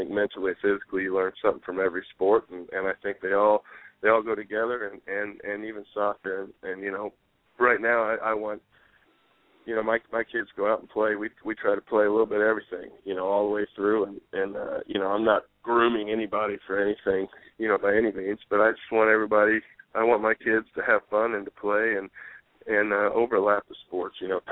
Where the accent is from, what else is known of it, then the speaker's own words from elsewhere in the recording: Indiana, United States; Dang, I'm from Indiana. I can't be a Kentucky fan. I'm from Indiana.